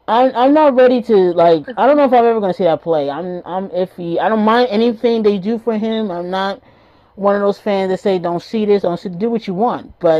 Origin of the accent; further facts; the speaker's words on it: Philadelphia, Pennsylvania, United States; Yeah, I'm from Philly.